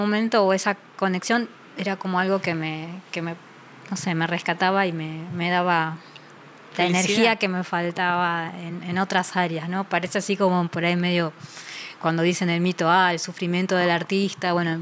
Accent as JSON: {"language": "Spanish", "region": "Buenos Aires", "country": "Argentina", "tie": "born there", "said": "Yo nací acá en Capital Federal, Buenos"}